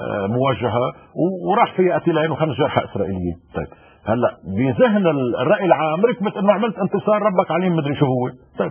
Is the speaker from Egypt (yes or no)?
no; Lebanon; أنا لبناني. كمواطن لبناني